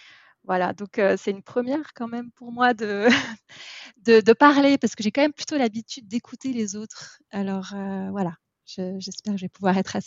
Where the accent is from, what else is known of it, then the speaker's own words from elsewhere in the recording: Paris, Île-de-France, France; moi j'ai grandi à Paris, bon, j'ai fait ma scolarité standard à Paris